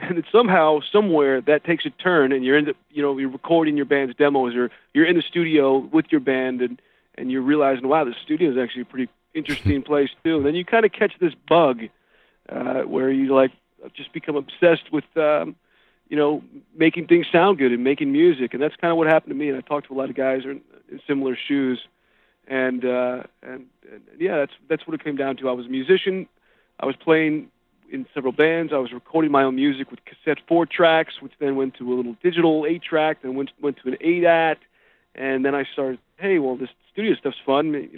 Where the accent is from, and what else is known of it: Westfield, New Jersey, United States; born or raised there